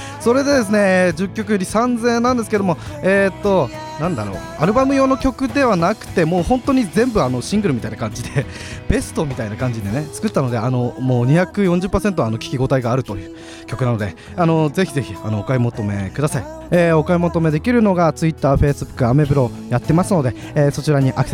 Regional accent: Akita, Japan; 僕秋田人なんですけども、やっぱり秋田大好きなので、秋田弁を皆さんに覚えてもらおうと思っているわけですよ。

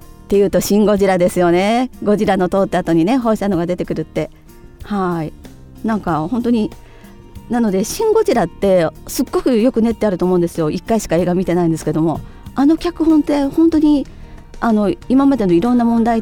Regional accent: Kansai, Japan; 関西人なのでイントネーション時々変だって言われますが

